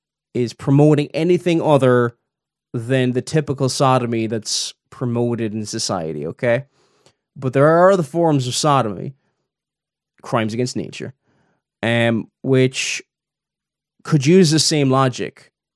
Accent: Ireland; I grew up in the Republic of Ireland.

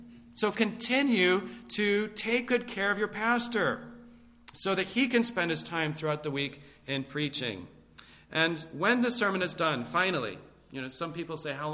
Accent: Utica, New York, United States; I remember Eutychus because I'm from Utica.

